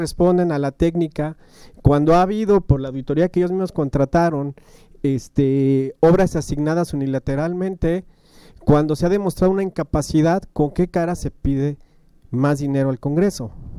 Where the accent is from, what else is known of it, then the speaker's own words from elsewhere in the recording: Guadalajara, Jalisco, Mexico; ¿Por qué como tapatíos permitimos no solo este director